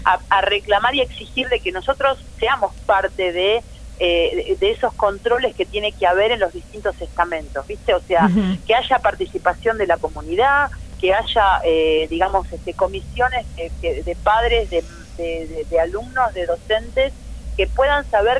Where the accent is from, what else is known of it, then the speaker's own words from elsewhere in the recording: Quilmes, Buenos Aires Province, Argentina; yo soy de Quilmes, por ejemplo.